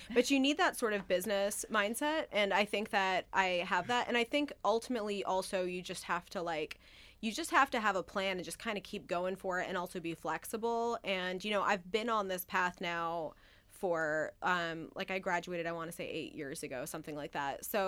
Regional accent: Providence, Rhode Island, United States; I grew up in Providence, Rhode Island, which actually, to be really, that is probably one of the closer towns that I think is a little bit like Rochester.

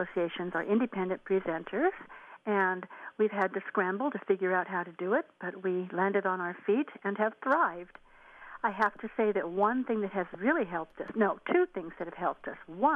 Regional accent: Fullerton, California, United States; now in Hemet, United States; And so when I was growing up in Fullerton, I got to hear artists like … Earl Wilde without having to drive to L.A.

